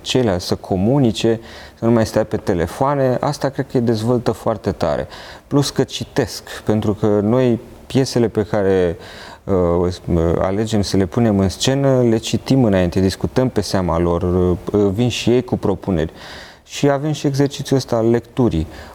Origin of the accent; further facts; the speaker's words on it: Bucharest, Romania; poate și pentru că am copilărit în Rahova, limbajul la mine era mai accesibil